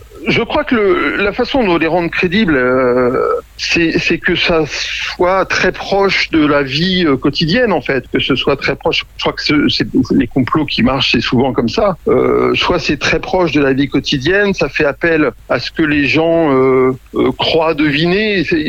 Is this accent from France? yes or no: yes; Paris, Île-de-France, France; Enfin, moi, je suis parisien, donc.